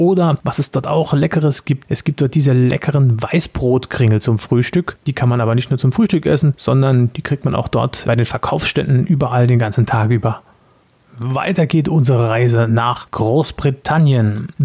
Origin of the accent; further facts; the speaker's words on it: Germany; now in France; Ich wohne seit vielen Jahren jetzt schon in Frankreich und als Deutscher